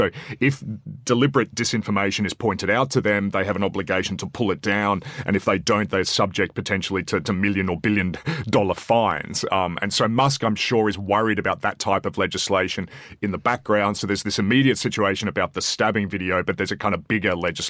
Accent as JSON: {"language": "English", "country": "Australia", "said": "Look, as an Australian, I feel like I should never be shocked by the sorts of things that happen in my home country"}